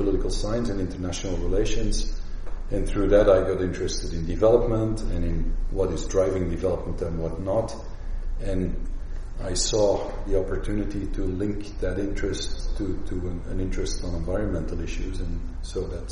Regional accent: Antwerp, Flanders, Belgium; also born or lived in United States / Netherlands; I grew up in Belgium. I'm from the Flemish part of Belgium. I grew up in and around Antwerp. I'm a city boy.

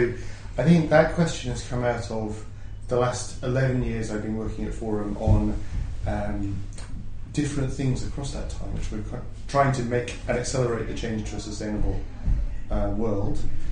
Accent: South East England, United Kingdom; born there; also born or lived in Halifax, West Yorkshire; was born in Halifax, or I should say Alifax, in West Yorkshire, in the north of England. We moved down to Kent when I was about 8, which is why I lost my accent. Some people might be able to hear some short A's.

